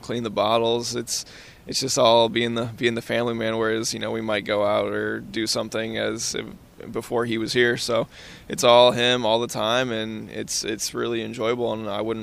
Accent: St. Louis, Missouri, United States; I knew Bishop was from St. Louis, and obviously I grew up in St. Louis as well.

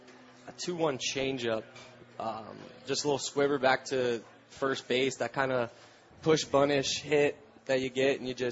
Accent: Florida, United States; Well, I'm from Florida. I went to school

